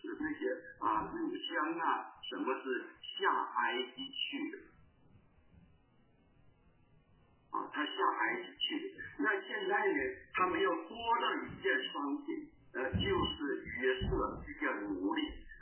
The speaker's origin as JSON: {"language": "Chinese", "country": "China", "said": "我们知道我们从中国来那个背景来的啊"}